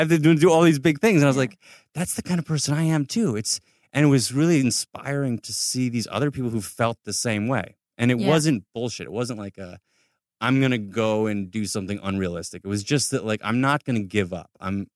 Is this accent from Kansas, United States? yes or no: no; Ithaca, New York, United States; now in Los Angeles, United States; No, I grew up in Ithaca, New York.